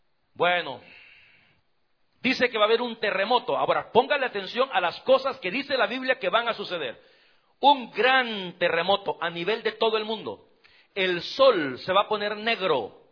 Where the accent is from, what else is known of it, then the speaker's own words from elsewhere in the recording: El Salvador; Por ejemplo, en mi país, tiembla todos los santos días. Es por eso que esa área se conoce como el Valle de las Hamacas, allá en El Salvador.